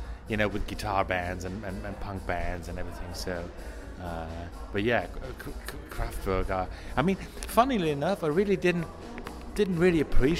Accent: Dortmund, North Rhine-Westphalia, Germany; English is a second language; I'm from Dortmund.

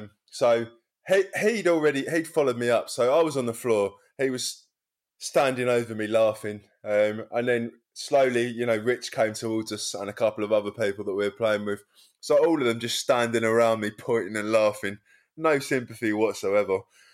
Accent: Wallington, London, United Kingdom; Like, we came from Wellington, if you know that side, if you come out of Croydon towards Sutton.

